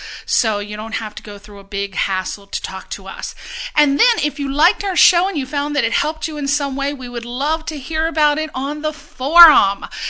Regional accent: East Coast, United States; So I remember, I'm from the East Coast, I remember hearing all about the Valley.

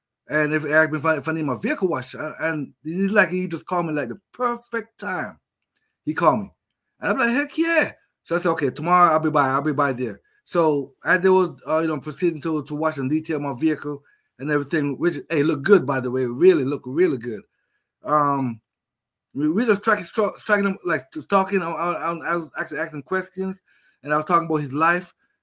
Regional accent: Jamaica; growing up in Jamaica, too, as a young kid in Jamaica, I did the same.

